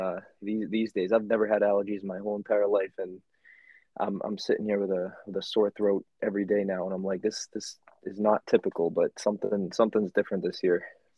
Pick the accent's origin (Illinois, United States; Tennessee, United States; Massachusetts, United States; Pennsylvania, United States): Massachusetts, United States; Rowley; I'm from Massachusetts.